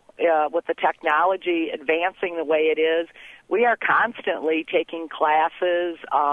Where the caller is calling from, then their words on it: Flint, Michigan, United States; I'm from Flint, Michigan. I work at an engine plant. I'm an electrician.